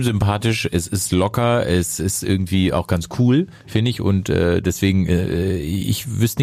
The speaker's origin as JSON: {"language": "German", "region": "Hamburg", "country": "Germany", "said": "wir kommen aus Hamburg"}